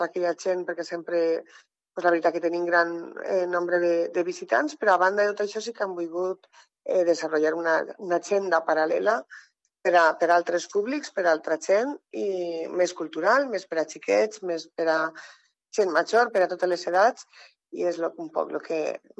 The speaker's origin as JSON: {"language": "Catalan", "town": "Borriana", "region": "Valencian Community", "country": "Spain", "said": "Perquè eixes fora de Borriana i quan dius d'on eres de Borriana"}